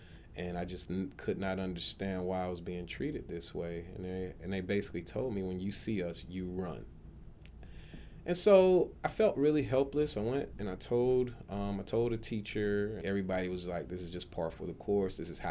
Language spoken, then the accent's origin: English; Atlanta, Georgia, United States; Where I grew up in Atlanta, cops hated you, period.